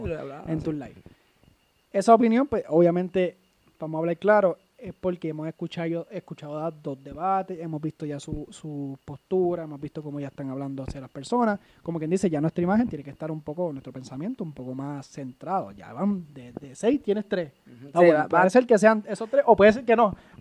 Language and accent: Spanish; Puerto Rico; Entiendo que como ciudadanos puertorriqueños debemos de ya romper con ese bipartidismo